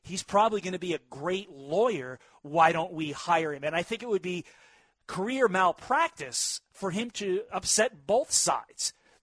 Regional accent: New Jersey, United States; Voting in judges, I grew up in Jersey as well. It just seems weird. It's not what we grew up with, and it doesn't feel right.

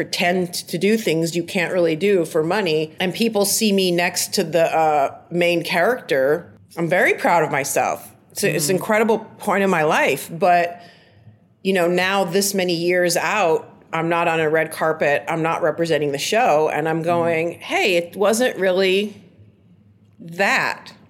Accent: Trenton, Michigan, United States; because I'm from Trenton, Michigan. I'm from a place, and the expectations of me, a very working class background.

